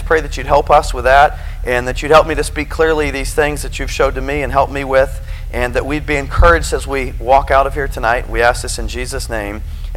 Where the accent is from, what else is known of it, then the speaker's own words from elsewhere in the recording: Kansas, United States; Where I grew up in Kansas, and just up the road from us, there was an older lady